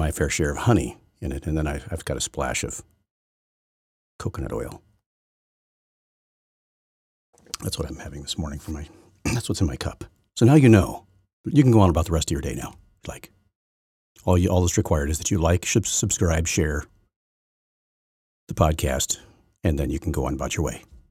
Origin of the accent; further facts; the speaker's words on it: United States; something that, in my opinion, is absolutely offensive to me as an American.